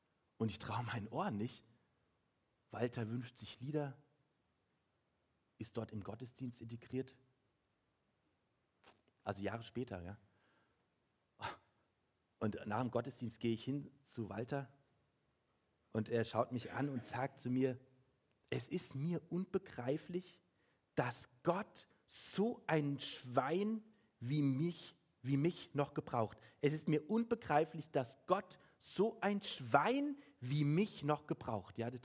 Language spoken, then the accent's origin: German; Frankfurt, Hesse, Germany; Ich habe einen Mentor, würde man sagen, wahrscheinlich in Frankfurt, wo ich groß geworden bin